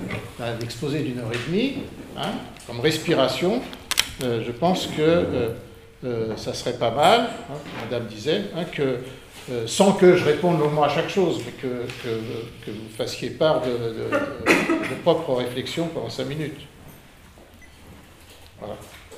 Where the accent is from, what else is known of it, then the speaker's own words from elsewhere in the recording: France; born there; je suis né en France, j'étais éduqué à l'école publique, etc. J'ai vécu dans un milieu catholique.